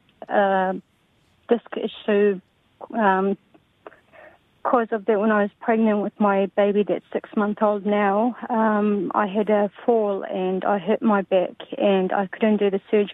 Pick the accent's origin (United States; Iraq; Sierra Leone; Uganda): Iraq; we come from a refugee from Iraq.